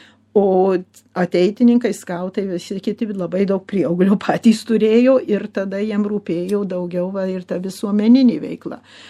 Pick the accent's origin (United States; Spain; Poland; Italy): United States; Ir mum, kai vėl augom Amerikoje